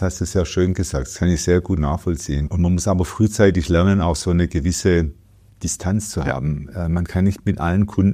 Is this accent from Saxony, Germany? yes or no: no; Freudental, Baden-Württemberg, Germany; dann in dem Kreisaltenheim in Freudenthal, das ist der Ort, in dem ich groß geworden bin. Ich habe als kleiner Junge in der Grundschule in dem Kreisaltenheim gesungen und Theater gespielt mit der Grundschule